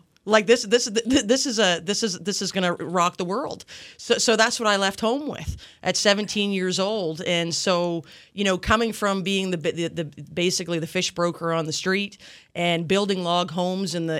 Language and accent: English; Yarmouth, Nova Scotia, Canada; I grew up in Yarmouth a long time ago.